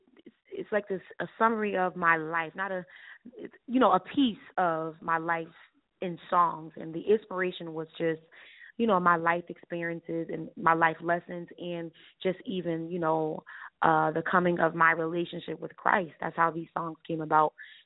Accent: New Haven, Connecticut, United States; I am from New Haven, Connecticut.

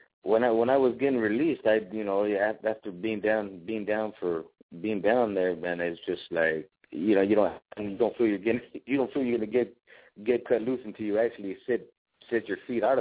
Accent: Bassett, California, United States; Yeah. I grew up in Bassett, right there in the City of Industry.

